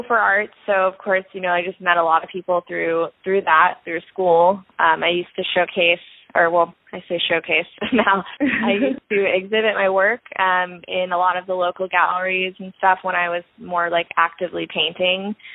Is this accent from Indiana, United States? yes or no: no; Atlanta, Georgia, United States; just because I am from Atlanta and I want to represent it the best I can.